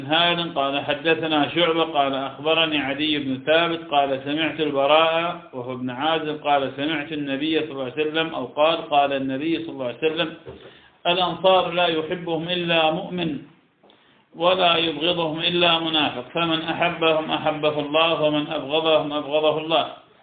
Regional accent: Iraq; عندنا في العراق الكوبيسيون يأكلونه كثيرا

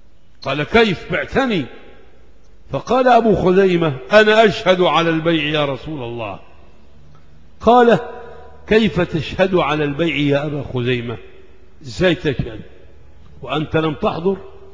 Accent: Egypt; احنا عندنا في مصر هنا الصعيد لهم ايه؟ لهجة

